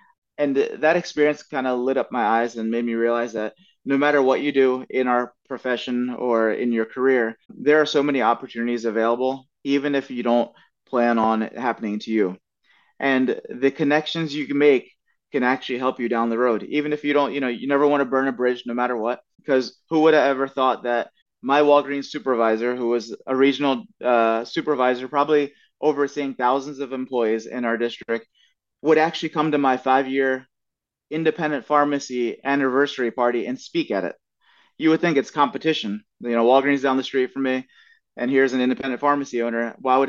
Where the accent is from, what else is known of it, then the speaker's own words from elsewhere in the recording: Lansdale, Pennsylvania, United States; So a boy that was born and raised in Lansdale, it's like a farm town, now transitioning in 2 weeks, I would have to move to Manhattan for this role.